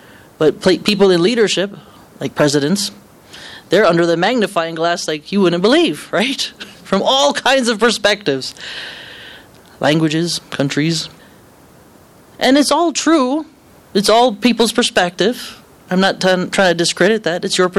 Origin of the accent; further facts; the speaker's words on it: Hawaii, United States; So you look at me as a leader, you look at me as a Hawaiian, you look at me as this and that and this, right?